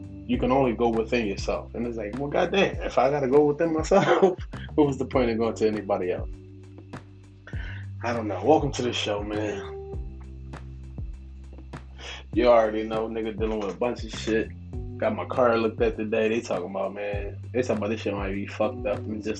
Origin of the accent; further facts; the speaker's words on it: Philadelphia, Pennsylvania, United States; I grew up with sports camps and, you know, friends and fun times